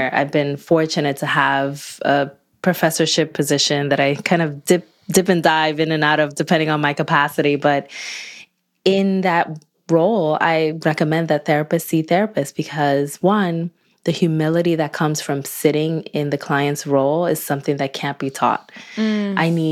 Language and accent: English; Newark, New Jersey, United States; And I volunteered like in my hometown of Newark, New Jersey, and I would come home and volunteer.